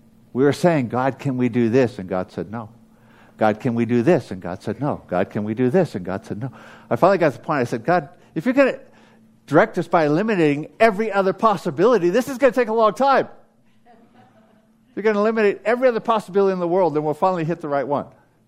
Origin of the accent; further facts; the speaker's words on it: United States; now in Australia; I'm an American living in Australia.